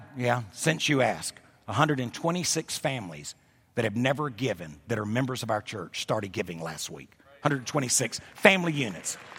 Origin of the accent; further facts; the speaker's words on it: United States; But the bottom line is I am an American Indian.